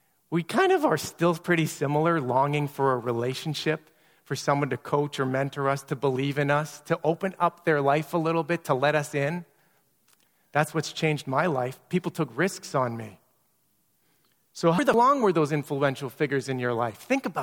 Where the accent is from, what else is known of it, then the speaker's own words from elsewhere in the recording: Niverville, Manitoba, Canada; I grew up in Niverville, Manitoba. Farming community, rural, small.